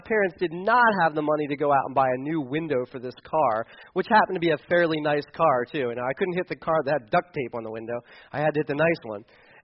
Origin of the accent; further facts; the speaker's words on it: Delaware, United States; well, I told you about where I grew up in Delaware last week